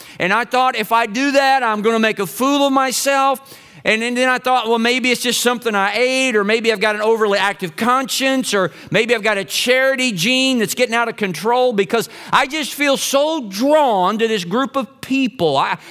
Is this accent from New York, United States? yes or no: no; Kentucky, United States; it was a blue moon that inspired one of the favorite songs of my home state.